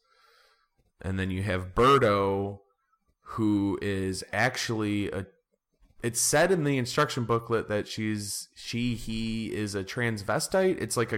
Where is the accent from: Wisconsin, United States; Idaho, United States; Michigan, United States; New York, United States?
Michigan, United States; Dearborn; I usually tell people if they don't know what Dearborn is, mm-hmm. I'll just be like, "I'm from Detroit,"